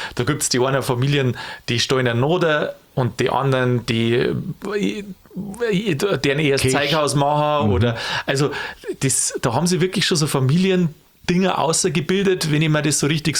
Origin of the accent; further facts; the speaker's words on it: Bavaria, Germany; Also, ich komme da aus der Gegend, darum weiß ich es ein bisschen aus der Erfahrung.